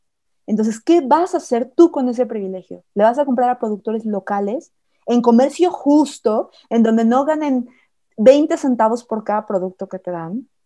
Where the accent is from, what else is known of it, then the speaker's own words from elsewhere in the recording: Mexico City, Mexico; also born or lived in Tuxtla Gutiérrez / Cancún; yo nací en la Ciudad de México, crecí aquí, aunque mi papá es arquitecto, entonces nos tuvimos que mudar a varias ciudades para seguirlo, ¿no? O sea, porque tenía obras en otros lugares, entonces yo viví en Tuxtla Gutiérrez, Chiapas